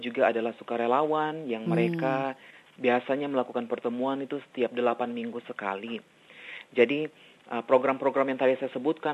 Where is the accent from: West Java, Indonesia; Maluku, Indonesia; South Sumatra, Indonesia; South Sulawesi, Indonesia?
Maluku, Indonesia; Ambon; now in Darwin, Australia; Kenapa saya orang Ambon yang ada di Darwin tidak bisa berpartisipasi seperti itu.